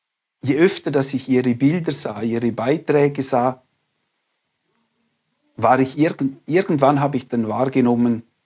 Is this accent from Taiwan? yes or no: no; Switzerland